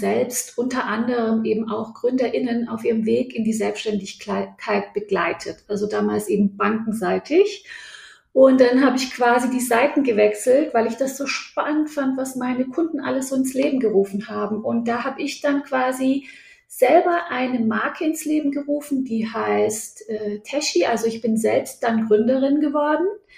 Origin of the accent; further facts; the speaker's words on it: Baden-Württemberg, Germany; now in Frankfurt am Main, Germany; ich komme ursprünglich aus Baden-Württemberg, aus dem Stuttgarter Raum, aus so einem 40.000 Menschen Ort, ich weiß gar nicht, ob man das Dorf, Stadt oder was man das nennt, aber sehr klein auf jeden Fall. Genau, und dann sind wir in die große Stadt Frankfurt am Main gezogen